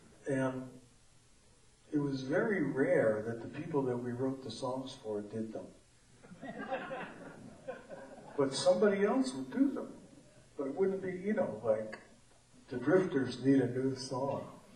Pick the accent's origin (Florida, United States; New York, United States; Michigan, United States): New York, United States; Queens; I come from New York, from Queens, New York. And where I lived, if you didn't go to college, you were a bum.